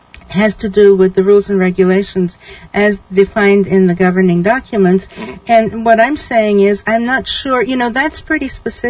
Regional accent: England, United Kingdom; also born or lived in New York / Arizona / Virginia; now in United States; I came here from England. I lived in upstate New York for a while, for about a year. I moved to Arizona, no association, moved to Virginia.

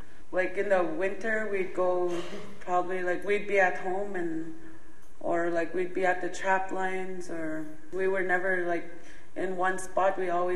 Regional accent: Grassy Narrows, Ontario, Canada; I'm from Grassy Narrows, and we're on a speaking tour right now

